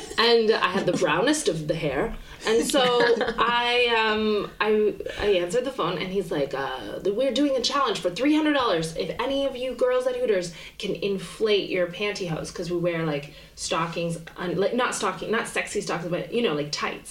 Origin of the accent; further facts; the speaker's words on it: Canada; I'm from Canada. People think crimes don't happen there.